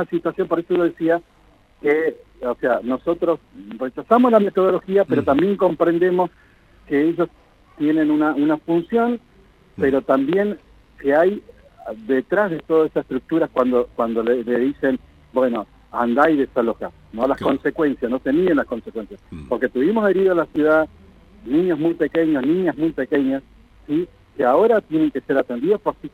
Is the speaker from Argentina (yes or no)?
yes; Comodoro Rivadavia, Chubut, Argentina; born there; yo nací en Comodoro Rivadavia, soy hijo de inmigrante